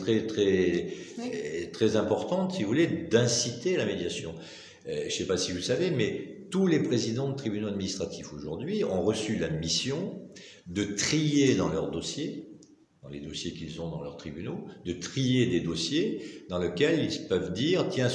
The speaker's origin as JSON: {"language": "French", "country": "France", "said": "en tout cas chez nous en France"}